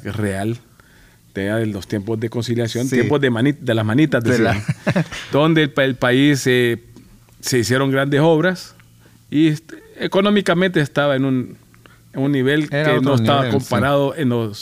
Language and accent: Spanish; El Salvador; recuérdense, somos salvadoreños.